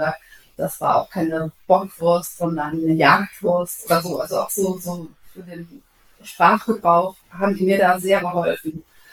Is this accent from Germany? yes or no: yes; Germany; Ich bin ja auch im Westen geboren und aufgewachsen.